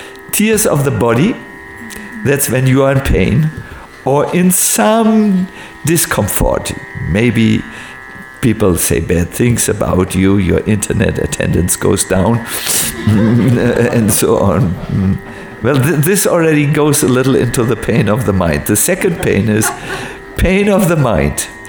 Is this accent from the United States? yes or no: no; Northern Germany, Germany; English is a second language; I must say for myself, I'm from North German, and it's the worst thing for a man to cry in public in North Germany.